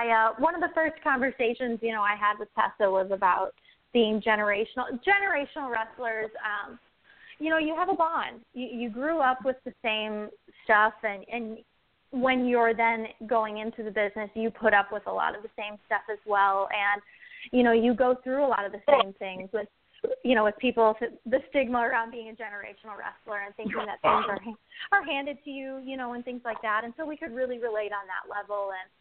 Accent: Minnesota, United States; And so I'm from Minnesota, and that's where I went to all the wrestling shows growing up and throughout college and stuff.

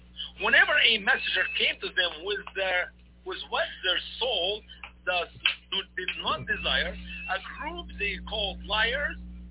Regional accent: Egypt; English is a second language; as I live in Egypt and I grew up in Egypt in school, in college, even I studied Sharia, Islamic law

